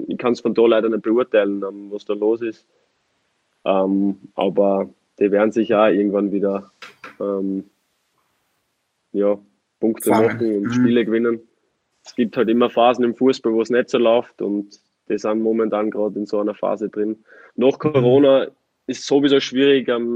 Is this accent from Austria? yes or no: yes; Austria; now in Bielefeld, Germany; Es ist vergleichbar mit Graz in meiner Heimat.